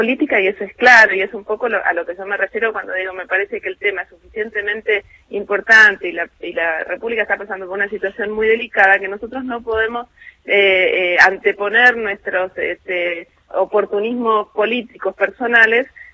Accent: Neuquén, Argentina; Yo soy neuquina, pero no por eso tiro para Neuquén

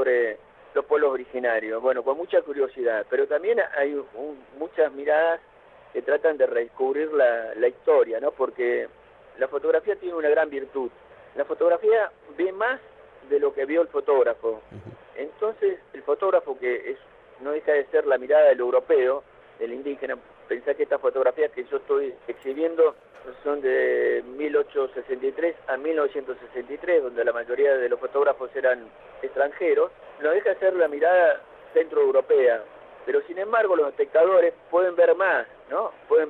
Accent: Santa Cruz, Argentina; los que somos hijos de Santa Cruz, los que somos argentinos, los que somos latinoamericanos

